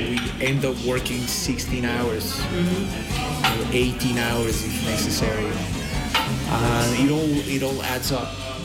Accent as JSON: {"language": "English", "country": "Venezuela", "tie": "born or raised there", "said": "when I was growing up in Venezuela."}